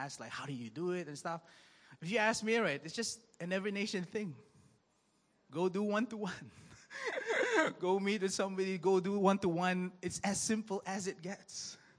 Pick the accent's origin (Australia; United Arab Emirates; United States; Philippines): United Arab Emirates; Dubai; Yes, I grew up in Dubai, all right?